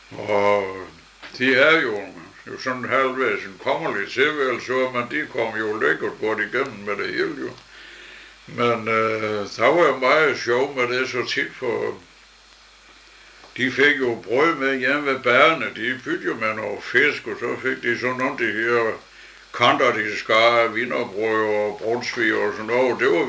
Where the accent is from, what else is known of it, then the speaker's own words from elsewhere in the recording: Odense, Region of Southern Denmark, Denmark; born there; og jeg er født i Odense. Og i 1910, eller 37. Og født i Fru Kirk, og jeg har boet i Vindegade.